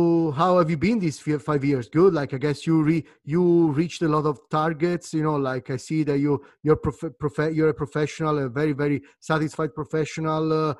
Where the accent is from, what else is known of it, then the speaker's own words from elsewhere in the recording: Italy; English is a second language; I'm from Italy, so I speak English as Italian as I want, you know